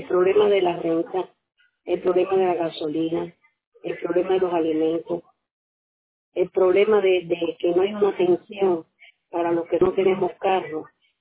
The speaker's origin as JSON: {"language": "Spanish", "country": "Cuba", "said": "como yo soy cubana"}